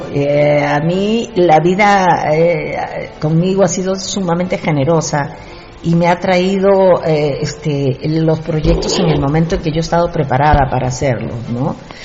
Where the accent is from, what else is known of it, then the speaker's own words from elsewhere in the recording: Peru; he recibido muchas condecoraciones de mi país de origen, el Perú, muchísimas condecoraciones